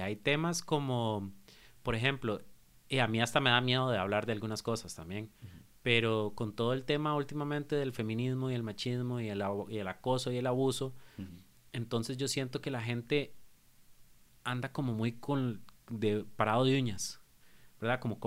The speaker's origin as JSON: {"language": "Spanish", "country": "Costa Rica", "said": "Yo creo que a nivel de nosotros como seres humanos y como costarricenses tenemos que comenzar a escuchar más."}